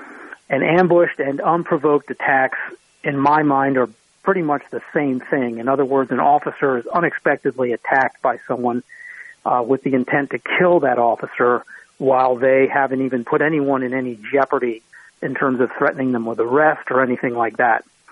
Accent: Washington, District of Columbia, United States; I grew up in Washington, D.C., and I saw a lot of changes happening in the city and wanted to be part of better change, you know.

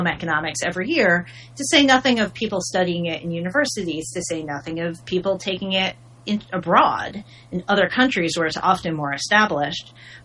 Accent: New York, United States; I grew up in New York State and I was told, like, oh, you could go to the college

